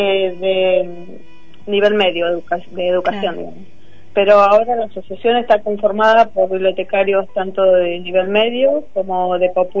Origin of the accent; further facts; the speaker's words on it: Allen, Río Negro, Argentina; Sí, yo soy de Allen